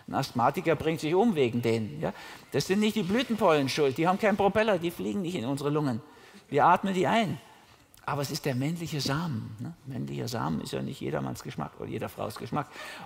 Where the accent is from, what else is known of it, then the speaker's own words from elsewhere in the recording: Austria; ich war schon mal in Deutschland, weil ich als Österreicher hier rübergekommen bin.